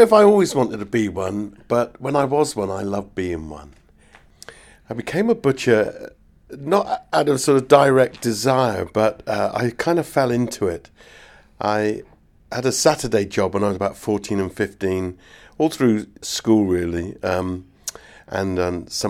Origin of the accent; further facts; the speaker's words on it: South West England, United Kingdom; I come from the West Country